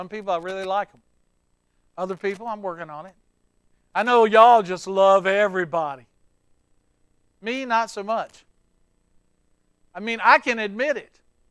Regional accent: the South, United States; Yo, because I'm from the South.

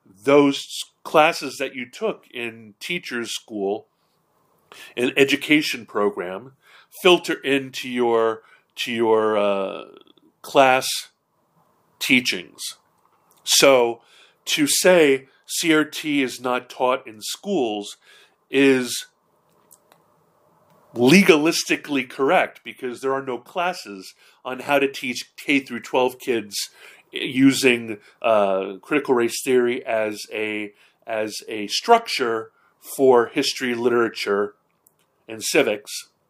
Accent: Hawaii, United States; And I grew up in Hawaii, but I was still white in Hawaii

